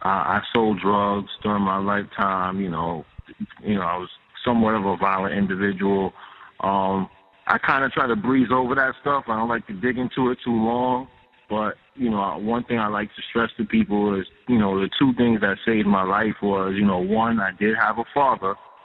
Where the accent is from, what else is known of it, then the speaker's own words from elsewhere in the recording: Harlem, New York, United States; I'm originally from Harlem.